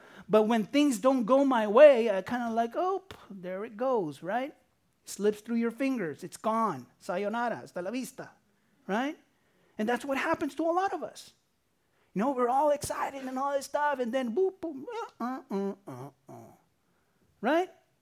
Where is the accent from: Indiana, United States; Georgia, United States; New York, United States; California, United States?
California, United States; One of the many advantages of growing up in Southern California is being so close to a destination called the happiest place on earth.